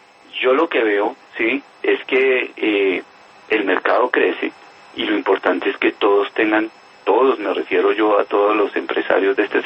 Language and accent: Spanish; Colombia; necesitamos una aerolínea fuerte como colombianos que nos llene ese vacío